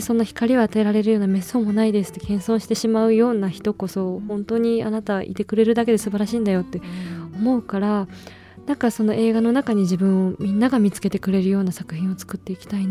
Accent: Ibaraki, Japan; それは地元の茨城だけじゃなくて派生していろんな県でそういうことが起こってほしいですし

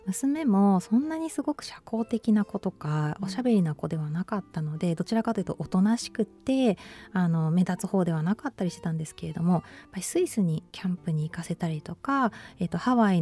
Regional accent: Tokyo, Japan; もう普通にもう東京の話した町生まれ育ちでして、うん、両親ともに日本人で英語全く話せないので、うん、もう全然喋れないで18歳まで全く喋れないで生きてきました。

